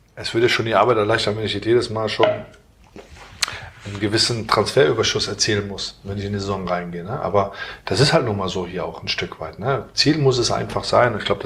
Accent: Aachen, North Rhine-Westphalia, Germany; Gut. Ist ja meine Heimatstadt

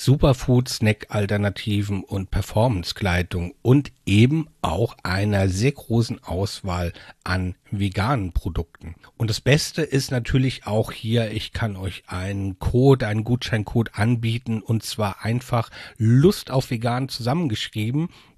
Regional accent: Mainz, Rhineland-Palatinate, Germany; wir sind beide aus Mainz

